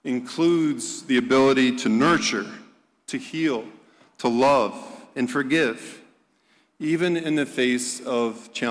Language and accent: English; Dayton, Ohio, United States; I grew up in Dayton, Ohio, and some lovely folks here from Dayton.